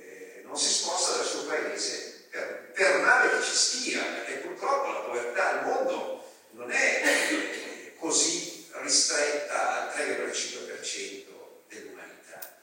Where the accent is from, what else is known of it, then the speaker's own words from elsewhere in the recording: Vercelli, Piedmont, Italy; now in Milan, Italy; Io nella mia vita mi sono spostato di 75 km, dalla mia città natale, Vercelli, in Piemonte